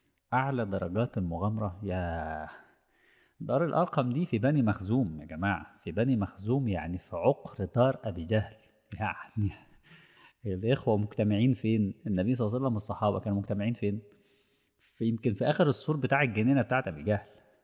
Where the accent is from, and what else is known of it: Egypt